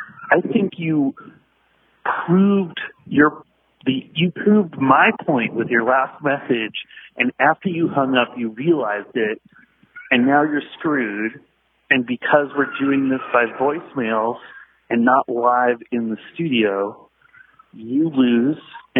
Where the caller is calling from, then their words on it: California, United States; I'm calling from the Paramount studio lot where I work.